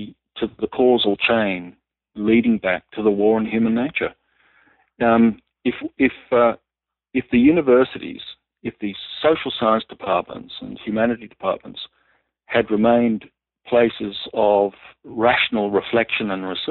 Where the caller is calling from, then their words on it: Sydney, New South Wales, Australia; In Australia, for example, I'm speaking from Sydney now.